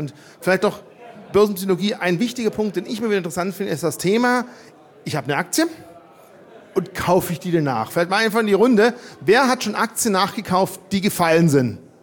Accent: Baden-Württemberg, Germany; Ja, ich als Schwabe, dann sind die Schwaben geizig, die kaufe ich nicht mehr.

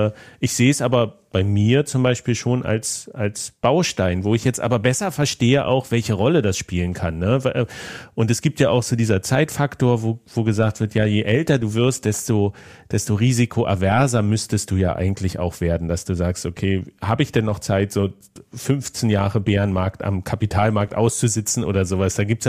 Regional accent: Berlin, Germany; ich komme aus Berlin

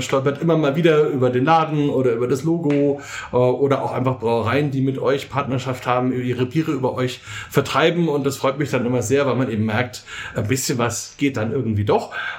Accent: Bamberg, Bavaria, Germany; Heute sind wir endlich mal wieder in meiner Heimatstadt in Bamberg

